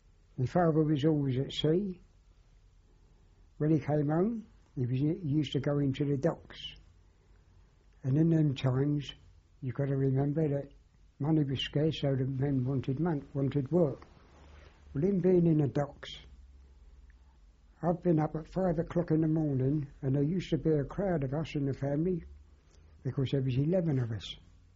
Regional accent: Shadwell, London, United Kingdom; Well, I was in Shadville then, when all this, because I was little. I was born in the Limehouse maternity home there.

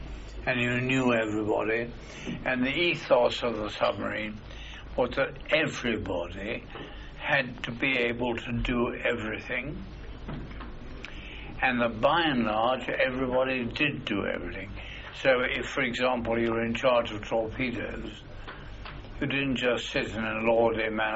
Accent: United Kingdom; one of the great problems with being British is when you're brought up, you believe that there's somewhere a bunch of supermen who run the country.

